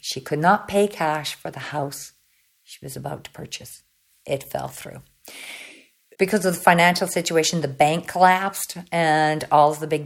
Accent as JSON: {"language": "English", "region": "England", "country": "United Kingdom", "also_born_or_lived": "Canada", "lives_now": "Spain", "said": "Originally, I'm from England, and I've lived in Canada for a long time. Obviously, I'm in Spain now. I've traveled throughout the world, so I've done a little bit of traveling. So perhaps have a hybrid accent on me now."}